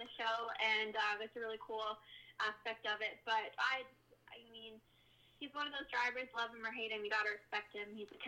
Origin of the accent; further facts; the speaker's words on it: Canada; now in North Carolina, United States; I'm from Canada. I moved to North Carolina about 2.5 years ago.